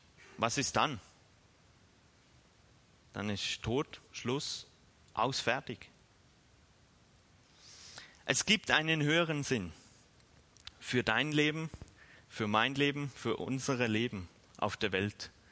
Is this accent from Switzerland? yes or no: yes; Bern, Switzerland; Im Emmental in der Schweiz, wo ich aufgewachsen bin